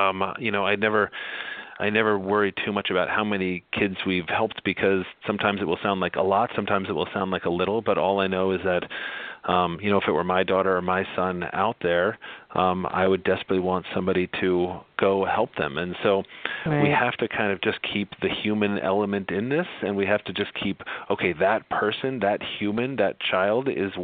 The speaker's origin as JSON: {"language": "English", "region": "New York", "country": "United States", "said": "I was sort of from the Northeast, you know, from very kind of a liberal section of the Northeast in upstate New York"}